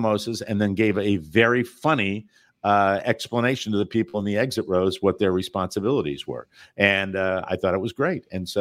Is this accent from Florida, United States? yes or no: yes; Florida, United States; And I come from Florida, where everything's 10 years behind.